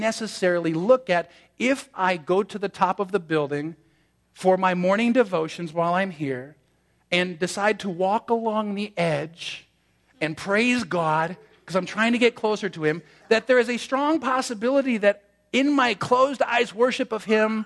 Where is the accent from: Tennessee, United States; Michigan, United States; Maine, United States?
Michigan, United States; also born or lived in Ohio; I was born in Ohio, grew up in Michigan. All my formative years went to school in a Roman Catholic school.